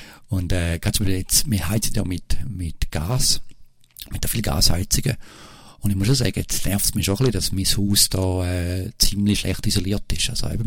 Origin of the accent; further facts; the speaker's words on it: Switzerland; ich als Schweizer bin nicht unbedingt